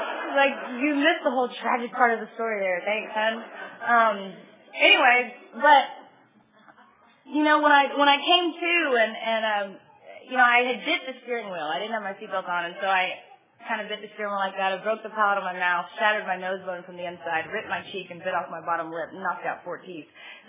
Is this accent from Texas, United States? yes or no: yes; San Antonio, Texas, United States; I'm from San Antonio.